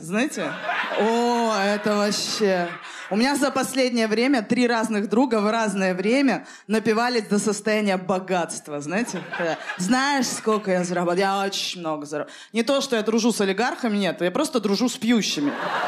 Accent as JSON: {"language": "Russian", "town": "Nizhny Novgorod", "region": "Nizhny Novgorod Oblast", "country": "Russia", "said": "Я ездила в Нижний Новгород, я из Нижнего Новгорода."}